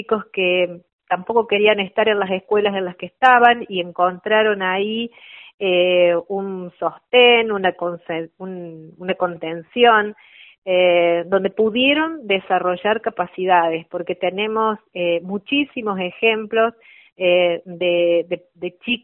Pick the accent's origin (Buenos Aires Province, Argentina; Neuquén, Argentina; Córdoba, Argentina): Córdoba, Argentina; San Basilio; como soy de San Basilio, me gustó la posibilidad de estar un poco más cerca de mi casa.